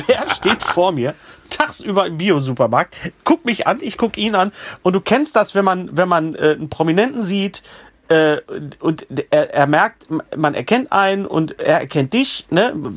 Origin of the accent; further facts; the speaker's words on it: North Rhine-Westphalia, Germany; Ich komme aus dem Ruhrgebiet, ich sage immer Gedeck.